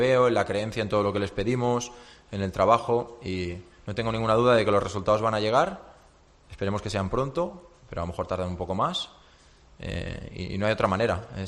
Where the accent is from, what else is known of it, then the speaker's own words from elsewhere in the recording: Catalonia, Spain; born there; soy socio del Barça, nací ahí al lado y no lo voy a negar, pero yo ahora mismo soy del Granada a muerte